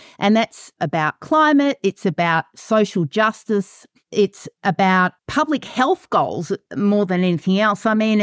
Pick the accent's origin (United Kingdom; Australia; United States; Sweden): Australia; also born or lived in Melbourne / Western Australia / Singapore / Santiago; now in Vancouver, Canada; Well, I'm originally Australian and I've got a legal background, and I ended up in Vancouver via Melbourne, Western Australia, Singapore, Santiago, Chile, and we've been here for 6 years, and I'm a very freshly hatched Canadian.